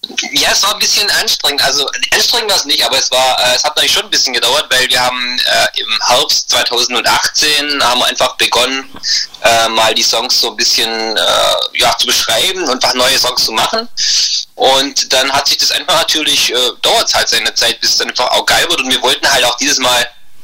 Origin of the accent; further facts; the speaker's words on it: Baden-Württemberg, Germany; Wir kommen eigentlich ziemlich aus dem Süden von Deutschland sozusagen. Aus dem wunderschönen Oberschwaben. Ich würde mal einfach sagen, so 20 Kilometer südlich von Ulm kann man es gut beschreiben.